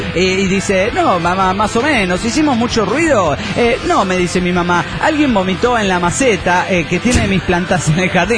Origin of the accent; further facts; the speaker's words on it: Bolivia; No les digo desde La Paz, Bolivia, porque estoy haciendo turismo por mi tierra boliviana. fui para Oruro, para Potosí, sí. Fui para Beni y ahora estoy en Cochabamba.